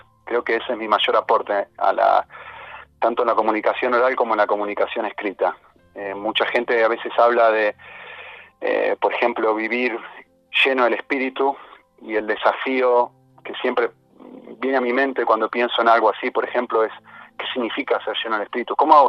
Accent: Argentina; now in Spain; como mi acento me va a delatar, soy argentino, uh-huh. De, en realidad de nacionalidad italiana, vivo en España

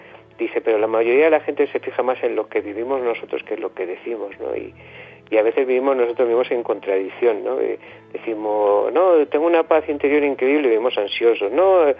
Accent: Spain; como buenos españoles, al final no estábamos todo un poco a broma y disfrutamos del viaje y logramos regresar a España

